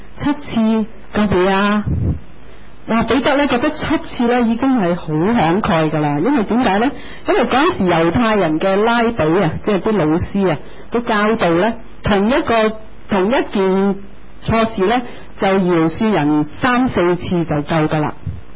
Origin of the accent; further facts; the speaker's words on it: China; 我們看武俠小說，我們中國人應該最明武俠小說